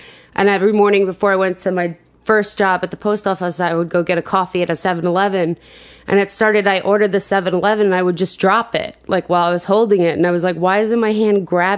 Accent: Rocky Point, New York, United States; I grew up on Long Island in Rocky Point.

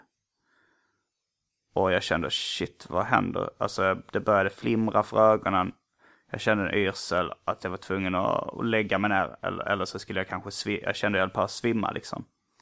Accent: Gothenburg, Västra Götaland County, Sweden; Jag är inte jättestor fan av munkar, som det heter där jag kommer ifrån. Donuts i USA och i Göteborg.

